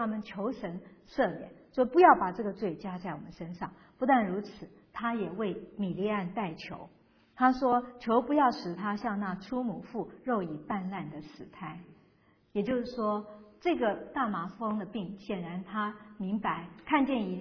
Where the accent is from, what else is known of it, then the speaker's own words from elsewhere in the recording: China; 我们中国人古代社会也是羞耻的文化